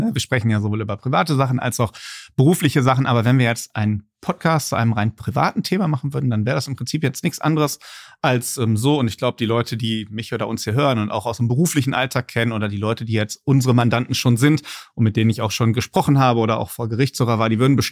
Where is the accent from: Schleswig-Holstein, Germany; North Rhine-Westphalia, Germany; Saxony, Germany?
North Rhine-Westphalia, Germany; Altena; Ich bin kein gebürtiger Essener. Ich bin geboren in der Stadt Altena. Das liegt im Sauerland. Das ist eine klassische Kleinstadt im Sauerland, wo so ungefähr 20.000 Leute wohnen. Da bin ich geboren und aufgewachsen bis nach meinem Abitur.